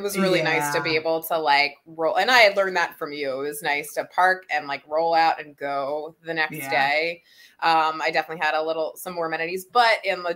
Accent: Delaware, United States; funny enough, I grew up in Delaware and went to University of Delaware and knew about and had been to White Clay and stuff

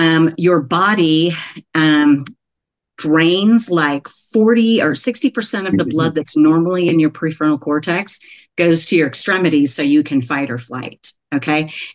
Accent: Texas, United States; I grew up in Texas. So you may hear y'all every once in a while. I grew up in the Dallas area

